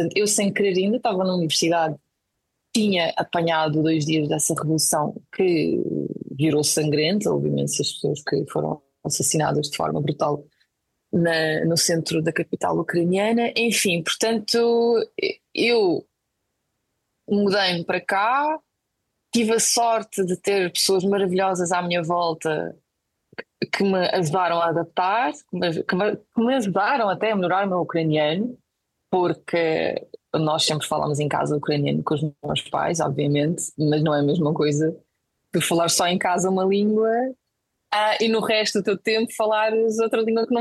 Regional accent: Portugal; os meus pais emigraram para Portugal, levaram a mim e ao meu irmão mais novo com eles. Portanto, eu cresci em Portugal, eu acho que a formação da minha identidade foi sobretudo feita em Portugal

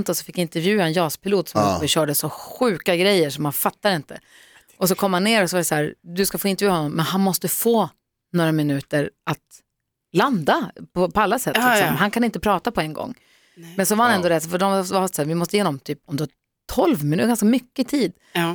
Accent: Luleå, Norrbotten County, Sweden; för vi är ju från Luleå, vi hade ju F-21 där.

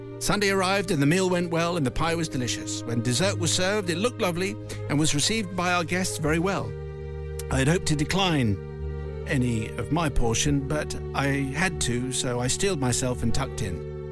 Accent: Bristol, South West England, United Kingdom

